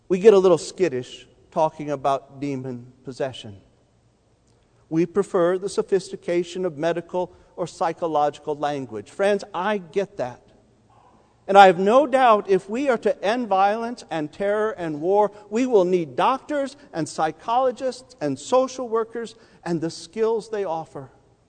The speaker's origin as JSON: {"language": "English", "region": "Midwest", "country": "United States", "tie": "born or raised there", "said": "Growing up in the Midwest, this little detail bothers me."}